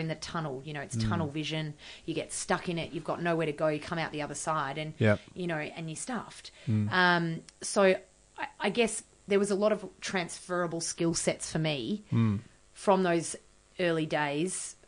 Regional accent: Australia; especially being Australian

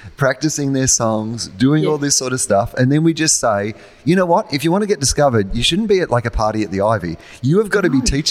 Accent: Australia; as an Australian

